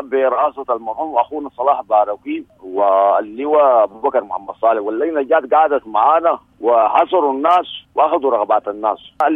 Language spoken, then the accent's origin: Arabic; Sudan; ونحن في منطقتنا ونحن كسودانيين في مواطنين من المنطقة